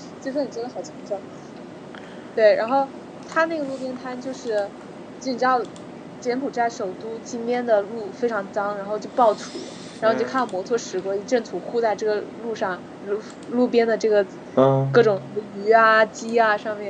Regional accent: China

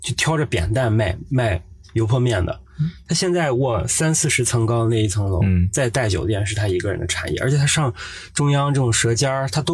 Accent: Lantian, Shaanxi, China; 因为我在很小的时候，就在好像是初中的时候，我们蓝田，我们老家，

